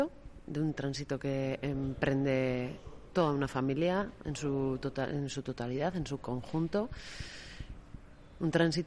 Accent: Llodio, Basque Country, Spain; una gran parte del film ha sido rodado en Llodio, que es de donde soy

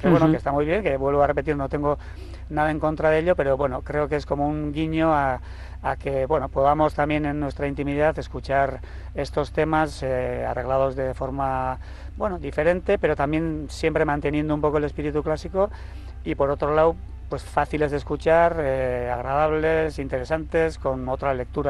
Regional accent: Tolosa, Basque Country, Spain; yo soy de Tolosa

